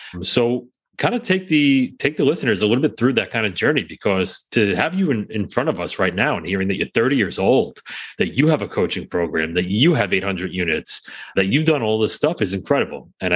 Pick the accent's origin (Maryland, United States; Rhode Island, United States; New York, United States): New York, United States; And I always joke, as a New Yorker, and Greg, a former New Yorker, right?